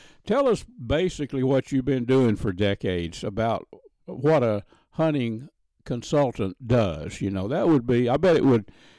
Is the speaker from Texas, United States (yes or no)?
yes; Texas, United States; I was raised there in Red River County, right there.